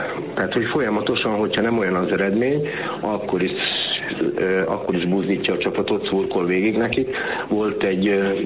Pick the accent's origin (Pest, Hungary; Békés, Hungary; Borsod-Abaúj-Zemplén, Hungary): Pest, Hungary; Gödöllő; born there; now in Kistarcsa, Hungary; vidéki kisvárosból, Budapesten, nem messze Gödöllőről származom, ott születtem, most Kistarcsán élek